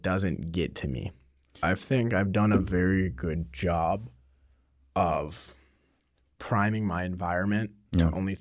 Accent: Missouri, United States; now in Florida, United States; And I'm from Missouri. I moved out to Florida.

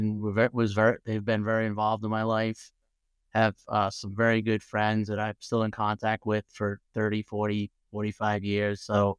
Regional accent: Rhode Island, United States; Well, I grew up in Rhode Island. Spent a lot of time in Southern Rhode Island, of course, at the beaches

